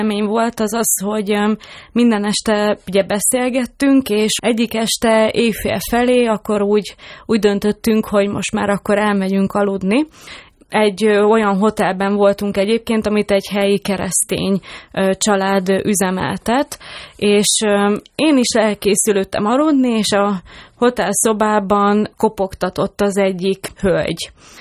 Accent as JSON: {"language": "Hungarian", "country": "Hungary", "said": "alapvetően én egy európai vagy egy magyar lány vagyok közöttük"}